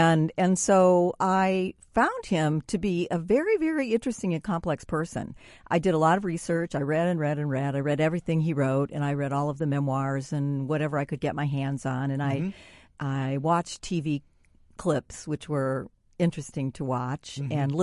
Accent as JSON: {"language": "English", "region": "Indiana", "country": "United States", "tie": "born or raised there", "said": "which is what a lot of kids did in 1964, where I grew up in the Calumet region."}